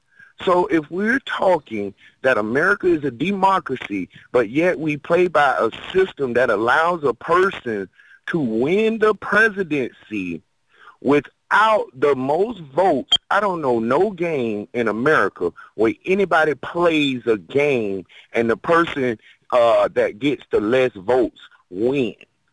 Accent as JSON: {"language": "English", "country": "United States", "said": "The issue is that we as American people, we have a perception that our voting and our democracy is so free and open"}